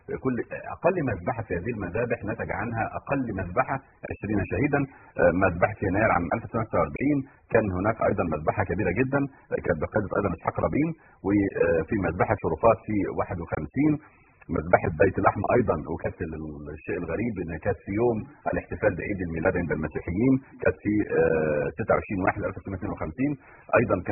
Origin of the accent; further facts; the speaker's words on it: Egypt; عندنا في مصر